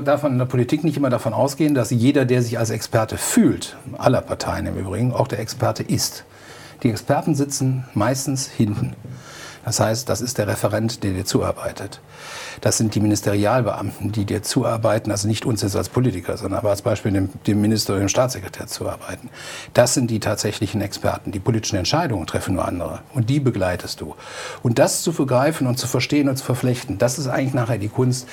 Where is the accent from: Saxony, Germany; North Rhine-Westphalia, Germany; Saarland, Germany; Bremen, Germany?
North Rhine-Westphalia, Germany; Düsseldorf; wir können eigentlich als Düsseldorfer froh sein, dass wir hier einen solchen Betrieb in Düsseldorf haben